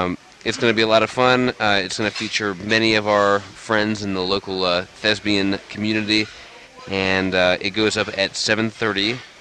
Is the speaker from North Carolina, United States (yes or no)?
yes; North Carolina, United States; Well, growing up in North Carolina, I developed an affinity for it